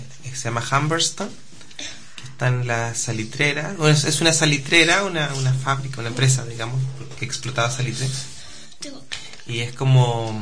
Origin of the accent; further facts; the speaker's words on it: Chile; qué es lo que nosotros como chilenos nos llama la atención